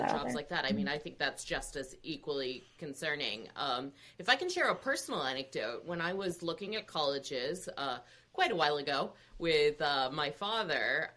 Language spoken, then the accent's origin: English; India; I'm Indian. Lots of Indian men become engineers.